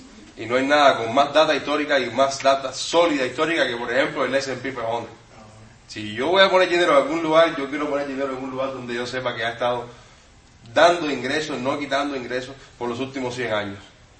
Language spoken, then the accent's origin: Spanish; Cuba; moved away; Porque por nuestra cultura, de los países donde salimos, yo salí de Cuba.